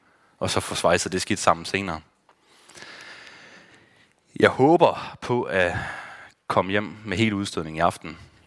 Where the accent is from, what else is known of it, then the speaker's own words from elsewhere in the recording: Aulum, Central Denmark Region, Denmark; jeg er vokset op i Aulum, op mellem Herning og Holstebro. Og dengang, stadig, men mere udbredt dengang, der var det sådan en rigtig landbrugs- og håndværkerby.